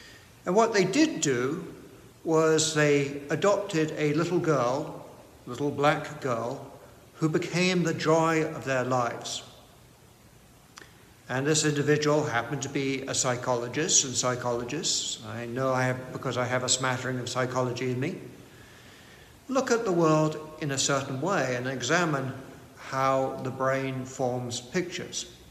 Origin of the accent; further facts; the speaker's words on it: England, United Kingdom; Growing up in England, we had certain concepts about race.